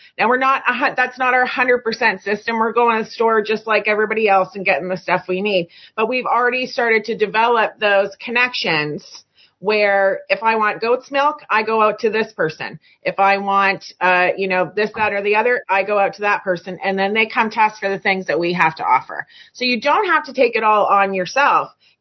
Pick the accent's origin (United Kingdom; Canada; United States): Canada; I'm Canadian.